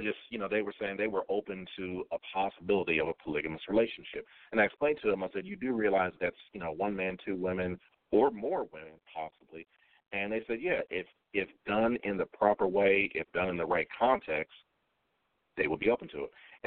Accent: Ohio, United States; And I'm from Ohio, though. Can't be too much different.

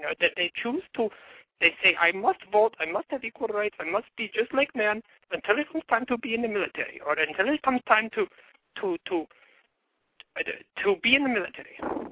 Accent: India; now in Vancouver, United States; Well, yes, that is where I am currently working, but I am from India.

